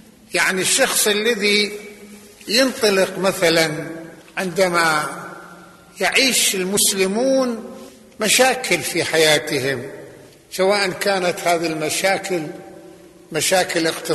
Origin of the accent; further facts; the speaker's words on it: Lebanon; وحتى ما حدث عندنا في لبنان